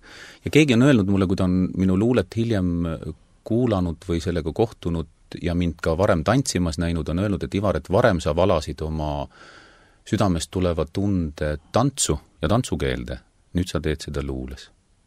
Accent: Saare County, Estonia; ma olen isegi Saaremalt nii pikalt ära olnud, et ma olen tulnud peale Muhu Väina autost välja ja suudelnud kodu mulda.

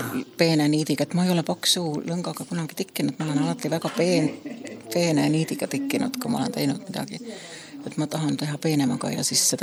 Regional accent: Pärnu, Pärnu County, Estonia; Mul on äärmiselt tihedad tikkimise kogemused, sellepärast, et ma kasvasin Pärnus oma vanaema hoolealal

